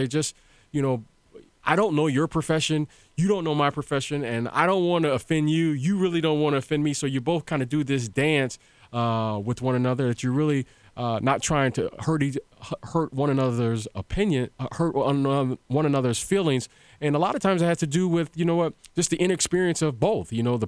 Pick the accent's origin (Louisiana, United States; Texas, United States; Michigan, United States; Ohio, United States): Michigan, United States; Detroit; I grew up in Detroit, Michigan, and I remember I had the opportunity to go to a Catholic high school.